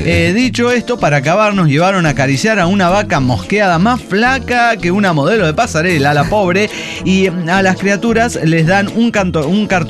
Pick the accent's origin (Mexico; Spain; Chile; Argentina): Mexico; León, Guanajuato; soy de León, Guanajuato, güey